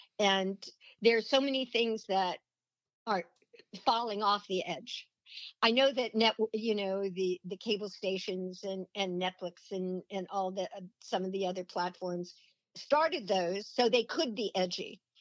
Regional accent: California, United States; also born or lived in Long Beach; I was born in Long Beach and in California, and we lived in Baldwin Hills and we lived in Beverly Hills.

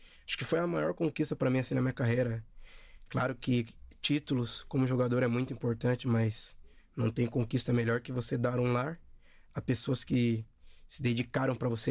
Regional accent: Osasco, São Paulo, Brazil; E morávamos em Osasco. Crescemos ali em Osasco e hoje, graças a Deus, tenho uma condição melhor. Pude mudar

